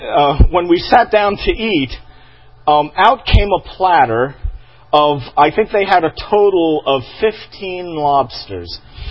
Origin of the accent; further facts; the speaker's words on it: New England, United States; I grew up in New England.